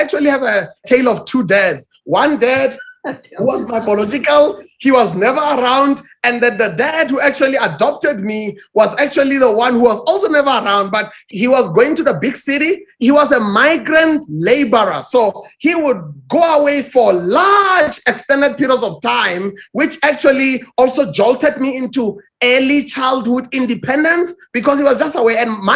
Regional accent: Pretoria, Gauteng, South Africa; I grew up in the Pretoria rural, so that's where I grew up.

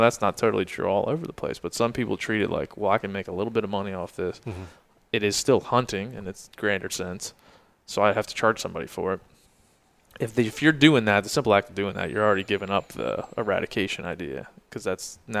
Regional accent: Ireland; I'm Irish. We were too drunk to pull off that coordination.

